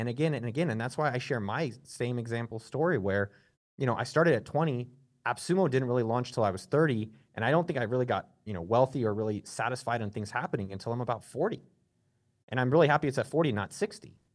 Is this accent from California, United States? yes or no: yes; California, United States; I come from Silicon Valley initially.